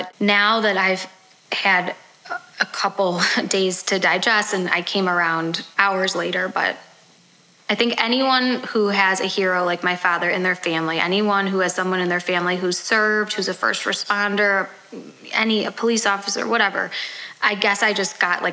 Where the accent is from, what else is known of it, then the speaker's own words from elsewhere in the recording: Highland Park, Illinois, United States; And, you know, I grew up in Highland Park. You grew up in Glencoe.